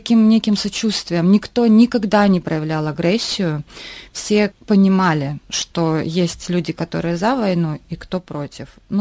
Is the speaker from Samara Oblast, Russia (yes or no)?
yes; Samara, Samara Oblast, Russia; now in Moscow, Russia; в нашей семье мы вообще из Самары и вынуждены были переехать в Москву